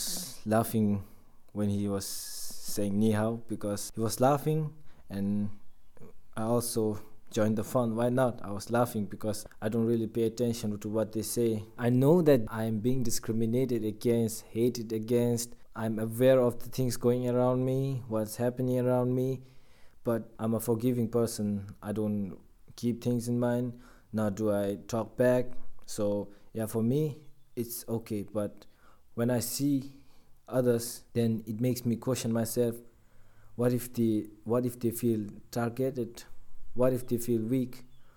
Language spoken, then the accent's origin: English; Bhutan; English is a second language; I'm from Bhutan, and I come from a peaceful country, also a Buddhist country on that.